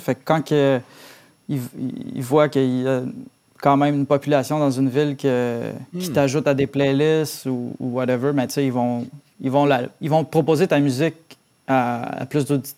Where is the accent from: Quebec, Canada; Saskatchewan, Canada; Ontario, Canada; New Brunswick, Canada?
Quebec, Canada; faut juste que tu acceptes que tu as un accent, là, tu sais. Je veux dire, on est Québécois, puis... j'ai un anglais relativement fluide.